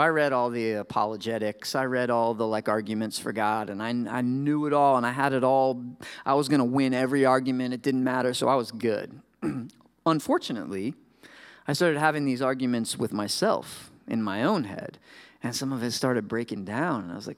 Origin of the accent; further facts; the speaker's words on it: Florida, United States; And I grew up in Florida, had only lived in Virginia for a couple years, and then I came up here and it was 4.